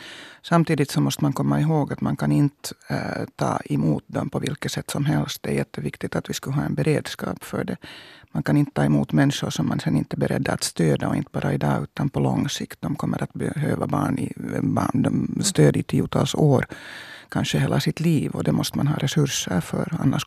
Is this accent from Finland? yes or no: yes; Finland; Så, man blir ju arg så där som liksom finsk medborgare och kvinna.